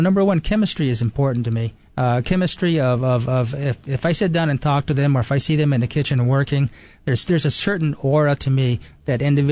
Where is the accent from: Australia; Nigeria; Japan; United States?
Japan; moved away; my father was born and raised in Maui. And then I was born and raised in Japan.